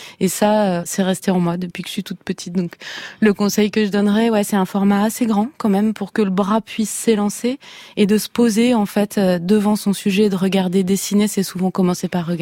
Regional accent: south of France, France; Moi, je viens du sud de la France, donc on a dessiné les platanes qui étaient dans la cour.

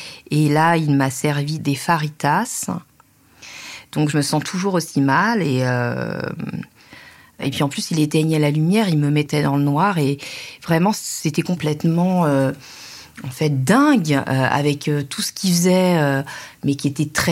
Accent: Guérande, Pays de la Loire, France; born there; Je suis née à Guérande, donc je suis élue dans la circonscription où je suis née. Donc Guérande, c'est à 5 km de la Baule.

